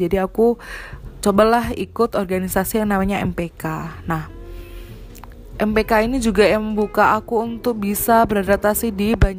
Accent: Jember, East Java, Indonesia; also born or lived in Ambulu; aku itu orang baru di Ambulu pada waktu itu, karena aku dari SD sampai SMP di Jember, kemudian SMA-nya pindah ke Ambulu.

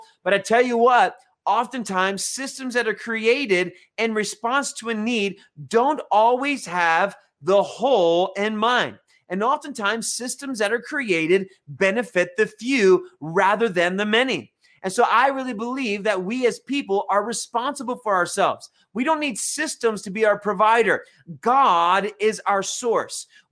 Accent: United States; I'm an American. This is the way our financial system runs.

